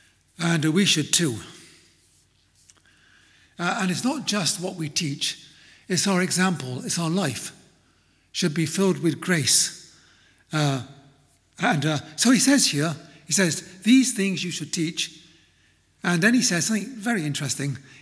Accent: United Kingdom; Of course, we're British, aren't we?

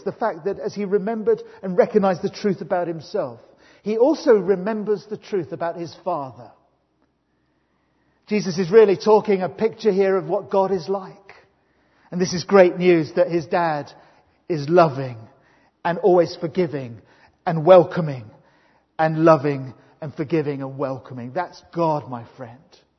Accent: Swindon, South West England, United Kingdom; I grew up in Swindon.

